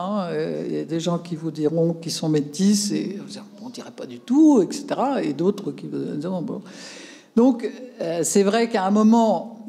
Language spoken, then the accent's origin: French; Hauts-de-France, France; je suis d'une vieille région industrielle, je suis du Nord de la France.